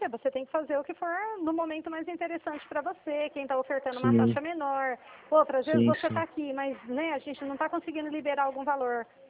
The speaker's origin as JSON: {"language": "Portuguese", "town": "Dracena", "region": "São Paulo", "country": "Brazil", "said": "Eu sou da cidade de Dracena, São Paulo."}